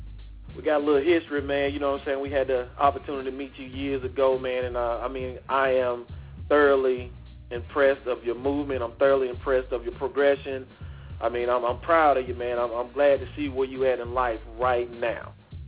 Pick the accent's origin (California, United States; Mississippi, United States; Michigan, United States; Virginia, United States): Mississippi, United States; And all of our listeners out there, you may know that me and Alan, we are from Mississippi. And, you know what I'm saying, we rep our state very well, I must say.